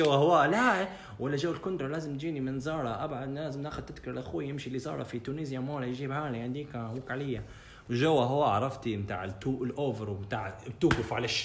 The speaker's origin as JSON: {"language": "Arabic", "country": "Libya", "said": "الادارة المالية عندنا في ليبيا ما فيش"}